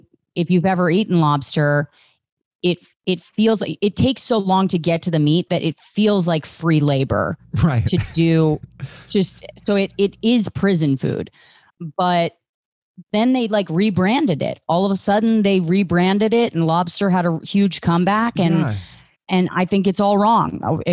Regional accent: Virginia, United States; I grew up in right outside of DC.

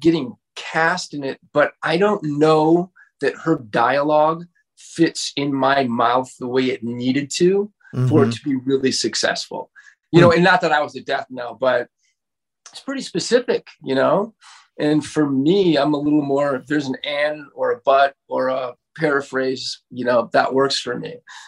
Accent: Santa Monica, California, United States; also born or lived in Venice; I grew up in Santa Monica and Venice

